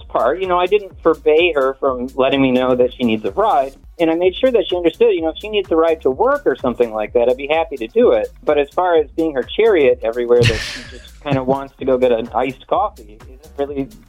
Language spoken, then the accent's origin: English; Bel Air, United States; I'm from Bel Air.